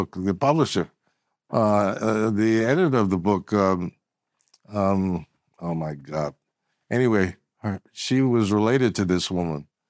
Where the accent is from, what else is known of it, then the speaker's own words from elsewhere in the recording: New York City, New York, United States; Well, in New York City, when I grew up in New York City, I grew up around a lot of interesting people.